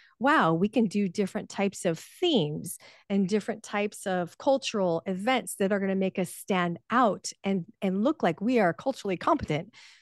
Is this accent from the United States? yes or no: yes; United States; So the only language I know is English. My parents, English. I'm American through and through.